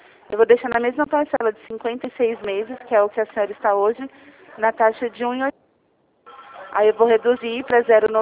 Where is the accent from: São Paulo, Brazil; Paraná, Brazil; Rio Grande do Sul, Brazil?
São Paulo, Brazil; Jundiaí; eu sou aqui de Jundiaí